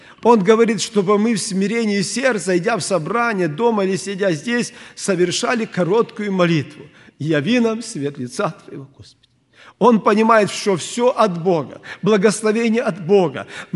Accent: Kovel, Volyn Oblast, Ukraine; also born or lived in Novovolynsk / Donbas; я сам родом из Западной Украины, с Ковеля. Я там только прожил до 8 класса, потом учился в Нововолынске городе.

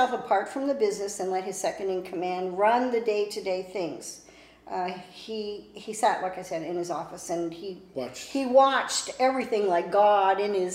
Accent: Canada; being Canadian, being an older woman

